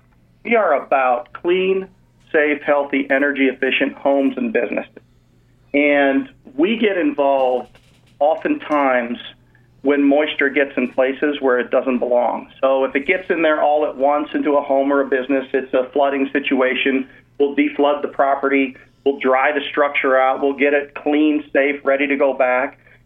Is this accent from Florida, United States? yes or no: no; Chicago, Illinois, United States; I grew up in Chicago as the middle brother of three boys